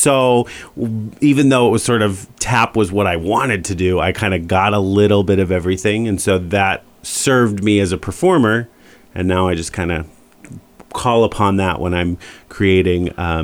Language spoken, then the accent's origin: English; Newton, Massachusetts, United States; now in New York, United States; I live in New York currently, yep. But I grew up in Massachusetts.